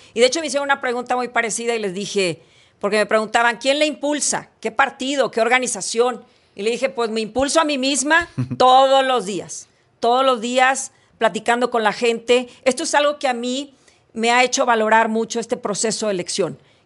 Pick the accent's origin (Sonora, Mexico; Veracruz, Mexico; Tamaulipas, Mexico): Tamaulipas, Mexico; Tampico; a mi natal Tamaulipas, uh-huh. Yo soy de Tampico, Tamaulipas, orgullosamente mexicana, tamaulipeca y feminista